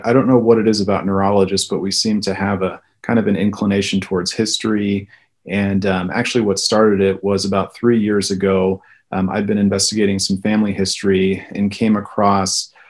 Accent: Topeka, Kansas, United States; Well, the second book was a book of short stories that were all tied to the town that I grew up in Topeka, Kansas. And so that was kind of somewhat of an homage to my hometown

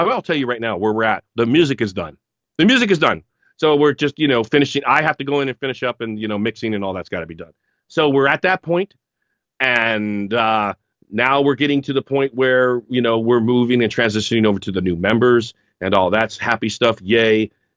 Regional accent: United States; you just sound like a stupid American trying to do a British accent, and you're totally fucking it up.

